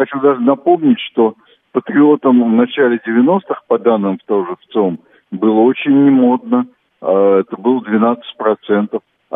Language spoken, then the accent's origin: Russian; Moscow, Russia; born there; мама из Новороссийска, приехали и работали, учились в Москве, я родился в Москве, мой старший брат родился в Москве.